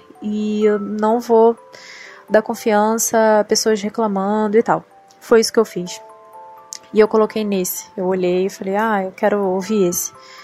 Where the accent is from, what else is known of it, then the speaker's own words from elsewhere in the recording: Rio de Janeiro, Brazil; eu tenho 28 anos e sou do Rio de Janeiro.